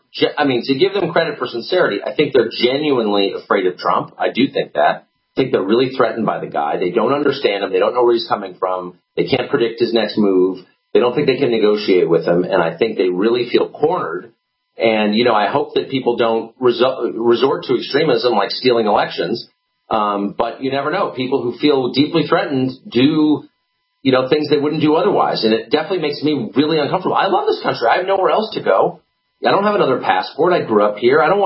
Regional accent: United States; Like, I don't know, I'm an American, he's the president.

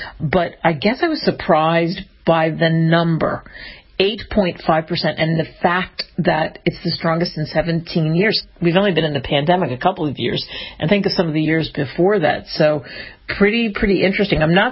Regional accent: New Jersey, United States; also born or lived in New York; I'm from back east. I grew up in New Jersey and New York, and so I grew up in that kind of culture where you had all kinds of different people

